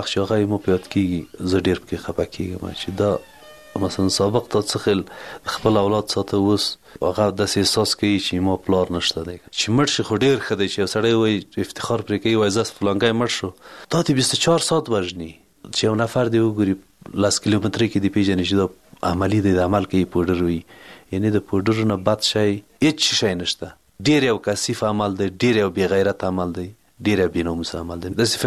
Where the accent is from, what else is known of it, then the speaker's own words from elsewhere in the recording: Ghorband, Parwan, Afghanistan; د پروان د ولایت یم، د غوربند ولسوالۍ